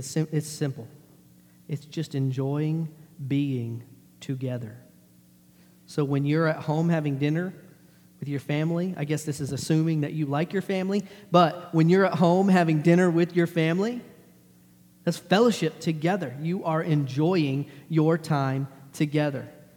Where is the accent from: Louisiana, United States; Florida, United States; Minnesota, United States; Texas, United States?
Texas, United States; I'm from Texas. You're from here. You have weird accents. I do not.